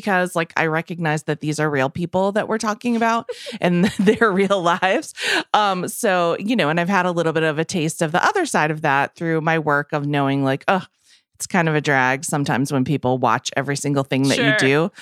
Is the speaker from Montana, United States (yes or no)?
no; Massachusetts, United States; And I'm from Massachusetts, so it's like I'm contractually obligated to root for him.